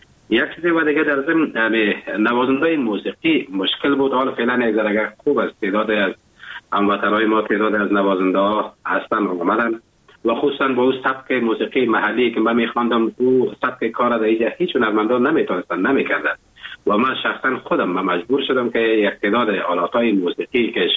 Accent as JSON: {"language": "Persian", "country": "Afghanistan", "moved": "yes", "lives_now": "Germany", "said": "افغانستان عزیز ما که مهر چقدر به ارتباط وطنم بگویم هنوزم کم است،"}